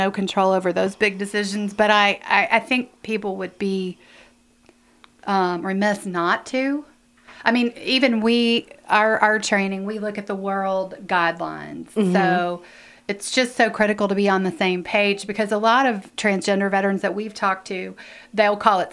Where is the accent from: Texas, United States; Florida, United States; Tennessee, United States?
Tennessee, United States; Nashville; now in Lexington, United States; Well, just quickly, I grew up in Nashville, and I moved to Lexington in 1980